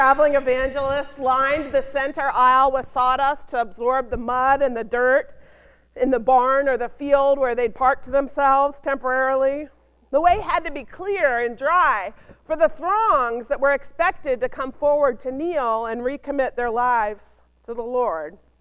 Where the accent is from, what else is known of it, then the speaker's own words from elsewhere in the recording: the South, United States; You see, I'm from the South.